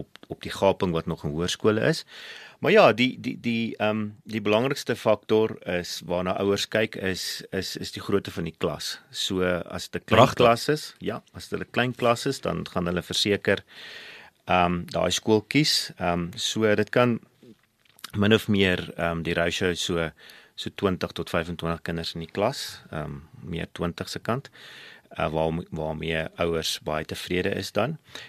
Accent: Bloemfontein, Free State, South Africa; moved away as an adult; now in Johannesburg, South Africa; so ek is toe van Bloemfontein af, is ek toe in Johannesburg toe 15 jaar terug, Johannesburg toe gekom

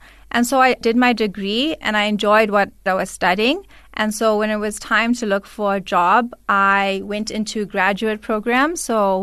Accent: Durban, KwaZulu-Natal, South Africa; So I grew up in Durban and I attended Kingsway High School.

